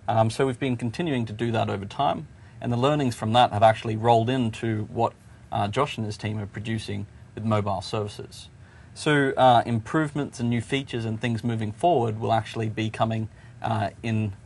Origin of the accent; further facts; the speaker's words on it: Australia; But I'm actually from